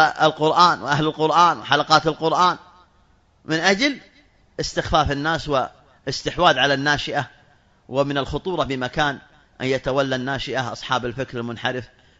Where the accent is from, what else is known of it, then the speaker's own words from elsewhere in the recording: Saudi Arabia; لما حدثت الأحداث في الخبر عندنا في المملكة العربية السعودية